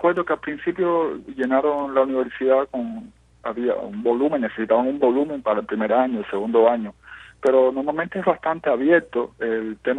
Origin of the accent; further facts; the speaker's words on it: Cuba; yo como ciudadano cubano, como trabajador cubano que aporto dinero a PIB y trabajo todos los días, como muchos cubanos